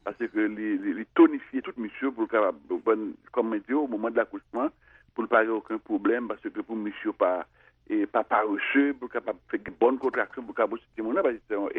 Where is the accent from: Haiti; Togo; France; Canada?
Haiti; je suis dans le pays caribéen, c'est-à-dire que je suis haïtien.